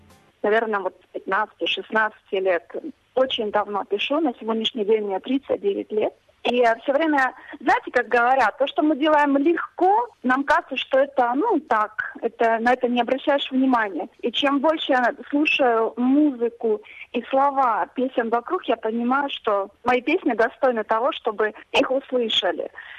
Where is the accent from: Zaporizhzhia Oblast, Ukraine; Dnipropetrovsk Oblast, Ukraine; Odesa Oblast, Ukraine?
Zaporizhzhia Oblast, Ukraine; Berdyansk; мой город изначально, откуда я родом, город Бердянск, на Азовском море.